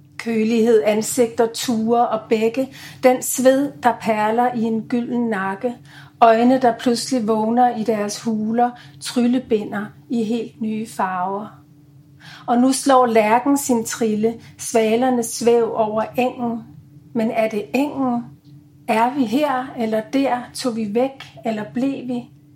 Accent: Greenland; jeg er vokset op i Grønland, som jo er verdens største ø

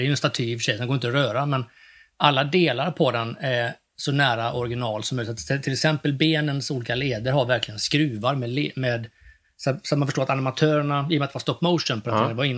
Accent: Västra Götaland County, Sweden; Ja, alltså jag hade sån tur så att jag växte upp då i Västergötland ute på en bondgård.

